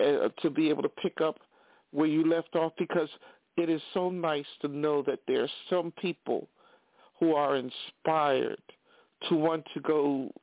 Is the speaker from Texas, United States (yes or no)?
no; Philadelphia, Pennsylvania, United States; I'm from Philly, and I don't care how many casinos they build here. I love going to Atlantic City.